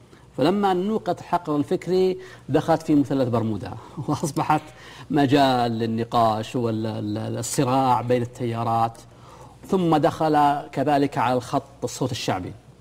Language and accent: Arabic; Saudi Arabia; لأنه عندنا في السعودية ظاهرة يعني تحتاج إلى دراسة العلوم الاجتماعية